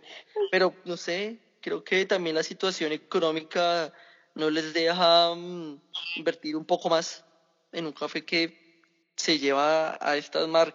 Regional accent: Colombia; cómo es que nosotros, siendo colombianos, no lo llevamos.

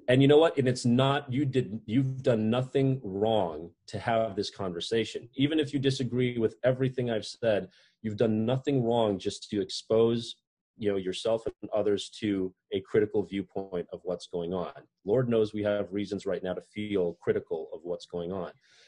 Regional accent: United States; Yeah, you know, you can't really resign as an American, right?

